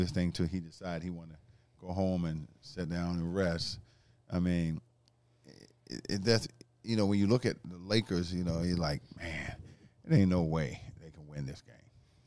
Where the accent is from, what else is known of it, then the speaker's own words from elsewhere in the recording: Baltimore, Maryland, United States; Baltimore. I'm from Baltimore, man.